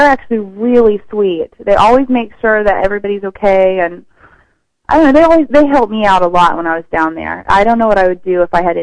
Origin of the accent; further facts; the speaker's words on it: Texas, United States; moved away as an adult; now in Miami Beach, United States; I left it like right away almost, and because I was running away from Texas, and I moved to Miami Beach when I was 18 years old